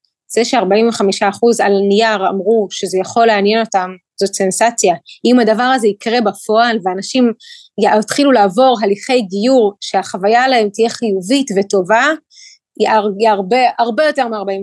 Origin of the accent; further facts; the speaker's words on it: Ukraine; now in Israel; ואני ילידת אוקראינה. כשאני עליתי לארץ בשנת 91, זה היה אחרי שהמדינה שבה גדלתי ונולדתי הייתה 70 שנה תחת דיכוי דתי אינטנסיבי.